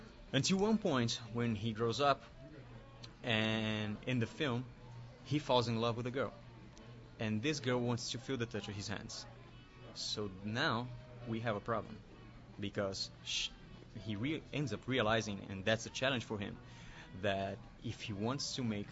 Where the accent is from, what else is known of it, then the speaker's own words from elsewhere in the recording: Brazil; English is a second language; I'm from Brazil